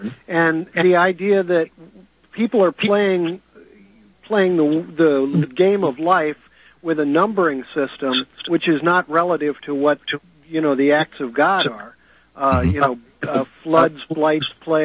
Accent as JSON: {"language": "English", "region": "Missouri", "country": "United States", "tie": "born or raised there", "said": "I was brought up outside of St. Louis, and I was familiar with this argument from an early age."}